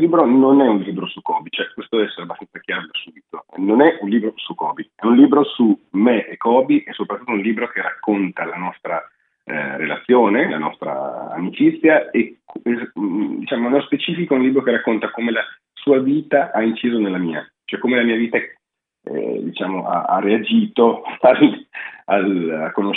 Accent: Varese, Lombardy, Italy; born there; also born or lived in Milan; io padre americano di Chicago, mamma di Reggio Emilia, io sono cresciuto ho vissuto tanto a Milano per l'università e sono nato a Varese, quindi sono un po' un melting pot di luoghi, però ho sicuramente una traccia importante reggiana.

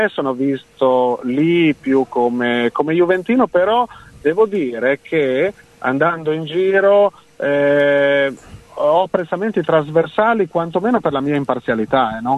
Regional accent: Bologna, Emilia-Romagna, Italy; io sono tifoso del Bologna, sono di Bologna

